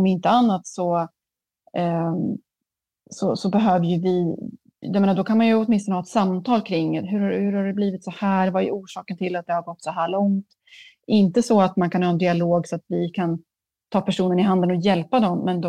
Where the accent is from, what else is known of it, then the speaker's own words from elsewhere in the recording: Sweden; jag är ändå från Sverige.